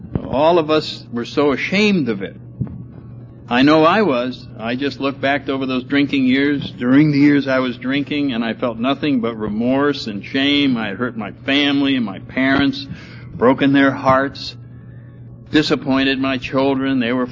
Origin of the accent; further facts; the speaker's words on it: New Haven, Connecticut, United States; I grew up in New Haven, Connecticut, so I'm not far from where I grew up, and had very nice parents.